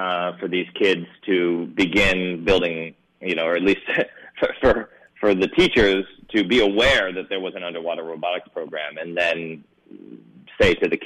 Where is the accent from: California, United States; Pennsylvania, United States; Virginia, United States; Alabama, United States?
California, United States; I grew up in California, so it's certainly, you know, we're surrounded by immigrants here in California